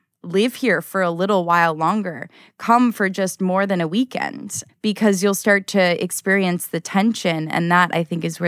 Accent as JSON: {"language": "English", "region": "California", "country": "United States", "tie": "born or raised there", "said": "And also grew up, born and raised in California, had never heard of it until I was like 20."}